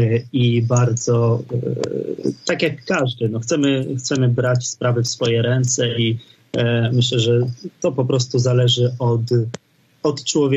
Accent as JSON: {"language": "Polish", "town": "Krosno Odrzańskie", "region": "Lubusz Voivodeship", "country": "Poland", "lives_now": "Warsaw, Poland", "said": "ja pochodzę z tych regionów, pochodzę z Krosno-Odrzańskiego, uczyłem się w Gubinie, więc ta specyfika tej tutaj naszej i przygranicznej, ale i tutaj zachodniej części Polski jest mi znana. Teraz mieszkam w Warszawie"}